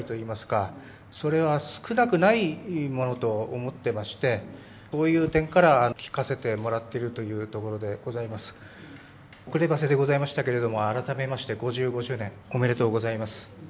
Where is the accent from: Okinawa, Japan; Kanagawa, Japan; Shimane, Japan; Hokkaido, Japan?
Kanagawa, Japan; Yokohama; 神奈川県の横浜市から参りました